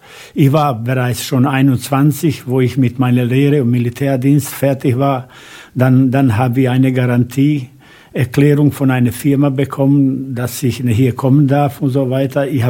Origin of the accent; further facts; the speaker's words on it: Bosnia & Herzegovina; German is a second language; moved away as an adult; now in Hamm, Germany; ich komme aus Bosnien. Ich bin am 3. Oktober genau vor 48 Jahren, also 1973, nach Hamm gekommen, natürlich wegen Arbeit.